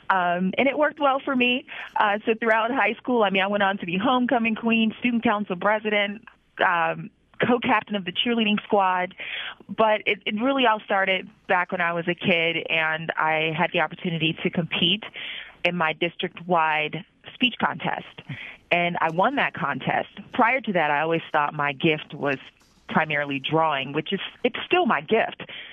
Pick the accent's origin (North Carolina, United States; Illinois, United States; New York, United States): Illinois, United States; I'm an only child. As you stated before, I grew up in South Suburban Chicago.